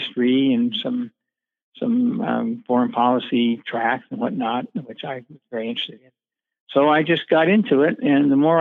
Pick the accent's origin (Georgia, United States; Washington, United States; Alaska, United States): Washington, United States; I grew up in Washington State, not a lot of history there